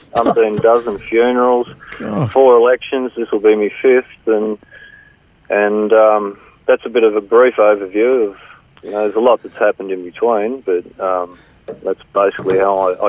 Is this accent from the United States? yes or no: no; Wynyard, Tasmania, Australia; Well, I was born and bred in Wynyard.